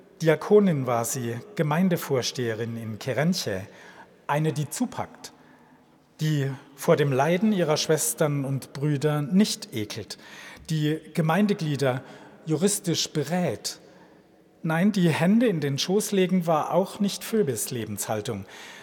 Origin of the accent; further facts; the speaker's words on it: Karlsruhe, Baden-Württemberg, Germany; ein Kollege aus meiner alten Heimat, aus Karlsruhe